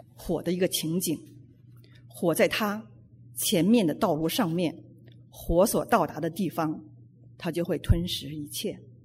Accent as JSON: {"language": "Chinese", "region": "Beijing", "country": "China", "tie": "born or raised there", "said": "我小的时候在北京的近郊，在天天傍晚的时候，那时候放学了"}